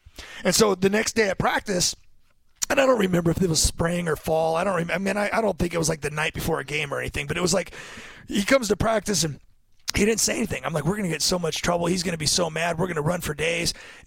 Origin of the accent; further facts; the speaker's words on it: Newbury Park, California, United States; I grew up in Newbury Park, right, and I was a basketball player.